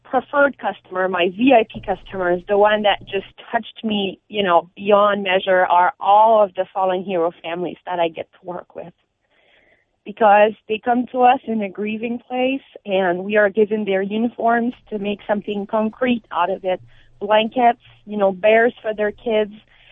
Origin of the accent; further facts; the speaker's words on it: Montreal, Quebec, Canada; Well, I am originally from Montreal, so I'm from French origin.